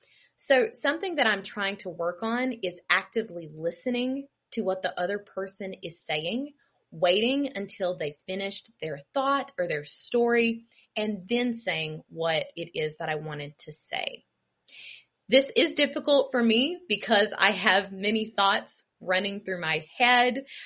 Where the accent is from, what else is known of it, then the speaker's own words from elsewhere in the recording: United States; I am from the United States.